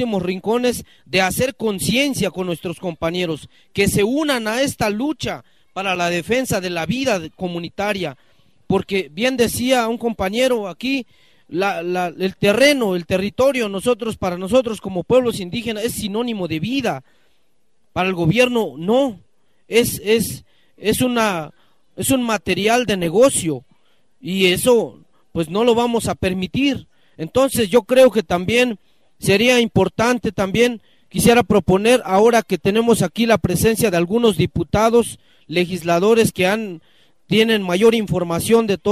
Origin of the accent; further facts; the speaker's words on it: Chiapas, Mexico; porque la mayoría aquí somos chiapanecos